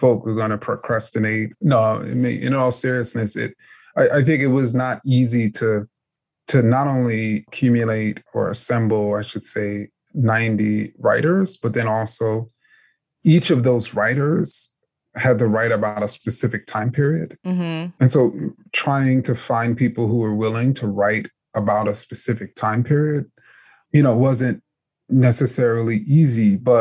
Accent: New York City, New York, United States; So I grew up in New York City. I was a huge, huge New York Knicks fan.

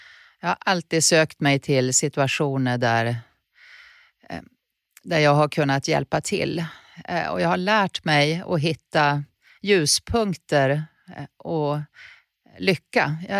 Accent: Örnsköldsvik, Västernorrland County, Sweden; Jag är uppväxt i Örnsköldsvik, i en familj som inte hade en akademisk tradition och en ganska jantelagsdominerad miljö där man inte skulle tro att man var något.

